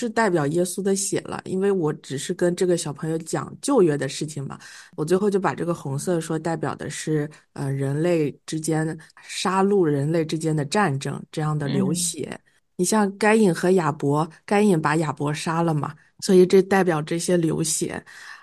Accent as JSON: {"language": "Chinese", "region": "Shandong", "country": "China", "said": "你知道我是山东人吧？我们那儿特别喜欢吃饺子，然后呢，最近这几年。我们那边开始流行，包括青岛，我想，因为我们家离着青岛不远，"}